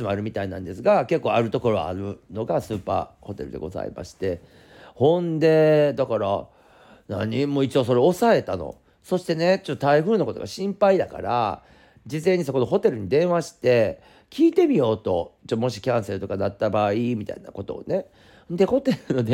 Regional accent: Osaka, Japan; 私ね関西出身ずっと大阪にいたのに

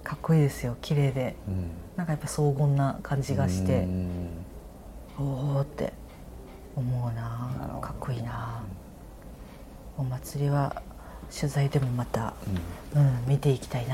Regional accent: Yamagata, Japan; その私山形県出身なので、山形だと花笠音頭っていう盆踊りがあって有名なんですよ

